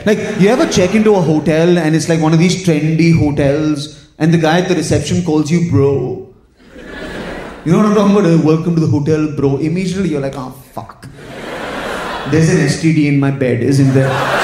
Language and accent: English; India; Guys, I'm an Indian man.